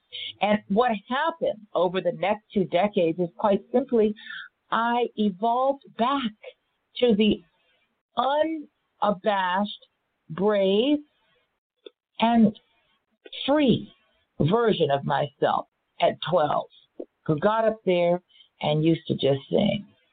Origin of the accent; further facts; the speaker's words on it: Los Angeles, California, United States; You know, I grew up here in Los Angeles, and I was the child of a Black and Irish dad, Filipino mother.